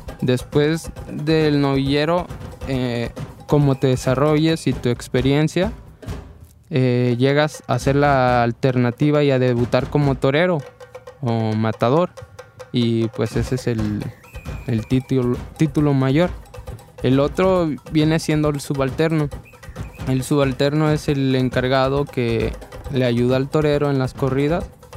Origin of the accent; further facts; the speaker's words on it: Autlán, Jalisco, Mexico; Soy de Autlán y ahí empezó mi afición por los toros. Desde chiquito, pues siempre en los festivales del festejo taurino que se hace en mi pueblo